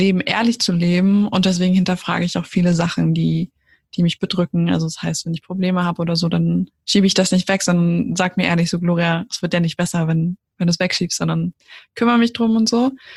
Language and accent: German; Austria; now in Germany; ich komme aus Österreich, ich habe da auch 15 Jahre lang gewohnt. Also vielleicht hört man das dann ab und zu bei meiner Grammatik.